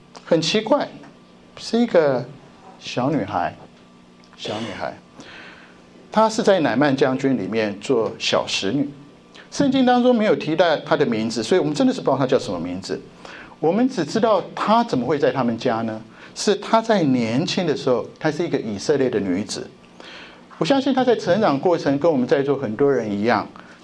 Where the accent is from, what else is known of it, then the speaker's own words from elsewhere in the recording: Taiwan; 我从台湾来看到社会新闻